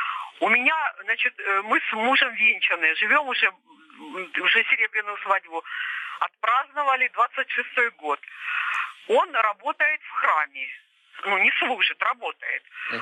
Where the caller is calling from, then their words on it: Krasnodar Krai, Russia; я из Краснодарского края звоню.